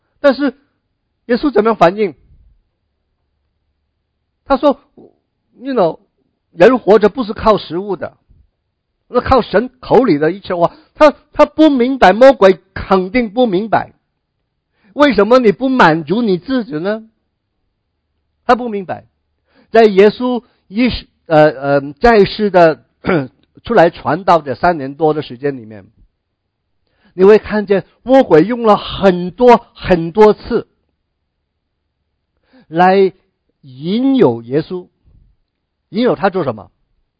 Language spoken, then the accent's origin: Chinese; Guangdong, China; accent: Cantonese; 我们广东话拗塞头啊